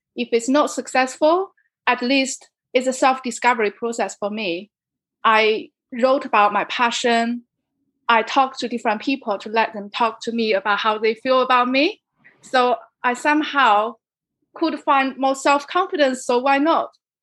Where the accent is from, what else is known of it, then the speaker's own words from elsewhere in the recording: China; English is a second language; I think growing up in China kind of shaped my personality. We are told to be modest and, you know, very humble and don't speak up too much.